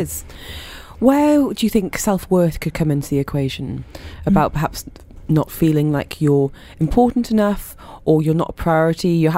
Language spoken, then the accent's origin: English; United Kingdom; I'm speaking as a British person who has a very British husband